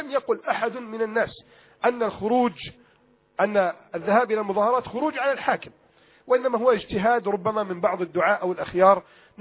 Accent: Egypt

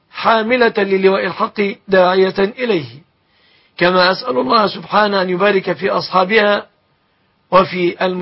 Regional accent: Egypt; وأسأل الله أن يحفظ بلادنا مصر وسائر بلاد المسلمين

